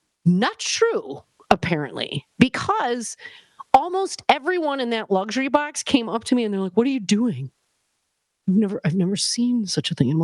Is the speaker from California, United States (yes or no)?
no; Wisconsin, United States; because I was naive and from Wisconsin. And when we go to games, we actually mean to watch them.